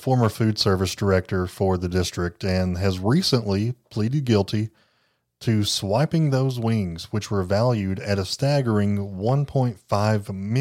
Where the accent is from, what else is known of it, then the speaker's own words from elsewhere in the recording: Jellico, Tennessee, United States; I grew up in Jellicoe, Tennessee.